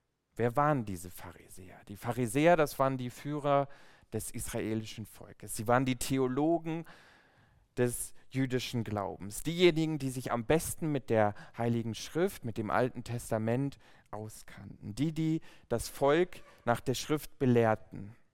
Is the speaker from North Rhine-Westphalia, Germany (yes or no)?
no; Villingen-Schwenningen, Baden-Württemberg, Germany; aber ich komme aus Villingen-Schwenningen, aus Baden-Württemberg und da heißt es Fasnet.